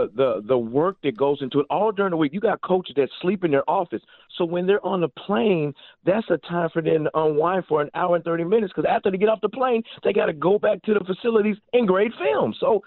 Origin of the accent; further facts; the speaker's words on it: Denver, Colorado, United States; And the crazy part about it is I'm from Denver, Colorado, so this ain't nothing.